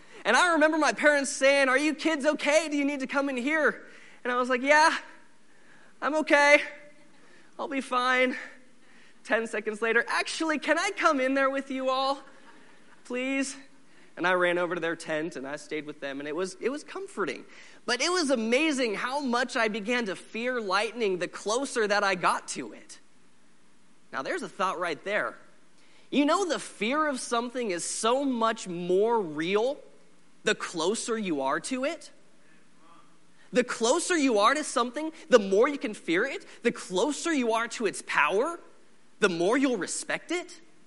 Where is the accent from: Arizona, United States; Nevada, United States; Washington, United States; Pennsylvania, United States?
Washington, United States; Seattle; I was raised in Seattle, Washington